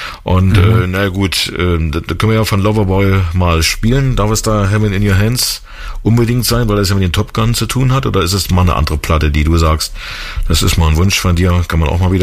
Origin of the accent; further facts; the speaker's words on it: East Germany, Germany; Ich bin auch Ostdeutscher